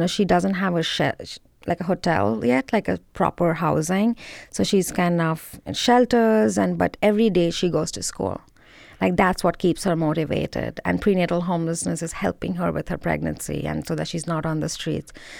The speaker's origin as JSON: {"language": "English", "country": "India", "tie": "born or raised there", "moved": "yes", "lives_now": "United States", "said": "Hannah, I came from India. I grew up seeing poverty. I had 5 maids in my house when I was growing up, right?"}